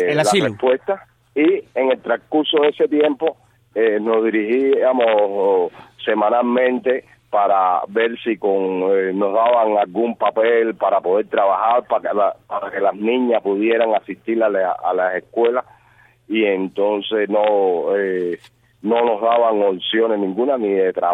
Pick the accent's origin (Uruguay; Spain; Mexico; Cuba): Cuba; moved away as an adult; nosotros salimos de Cuba